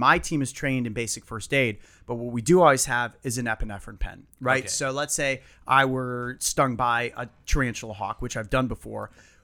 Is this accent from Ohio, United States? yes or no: yes; Ohio, United States; And, growing up in Ohio, there's not necessarily anything super dangerous, right?